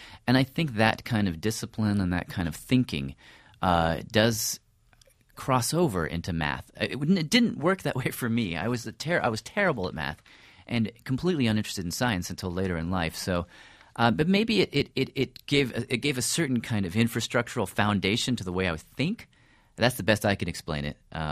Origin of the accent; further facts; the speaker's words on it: Nashville, Tennessee, United States; I grew up in Tennessee for 13 years.